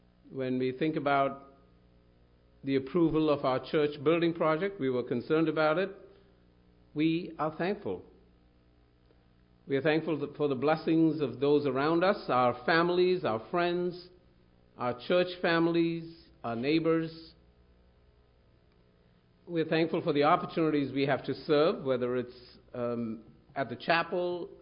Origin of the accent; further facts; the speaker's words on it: Chicago, Illinois, United States; when I go to India and tell people that I'm from Chicago, they always are amazed that I'm alive still.